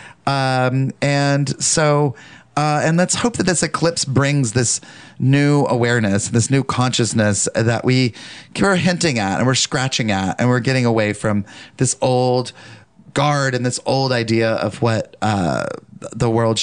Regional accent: Southern United States, United States; As a Southerner, Kevin Spacey's accent is so bad.

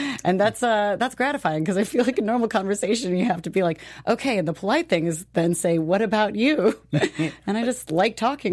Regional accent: California, United States; but I'm from the Bay Area, the East Bay, not San Francisco.

